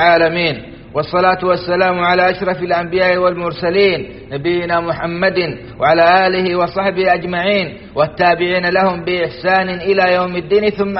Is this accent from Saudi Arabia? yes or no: yes; Saudi Arabia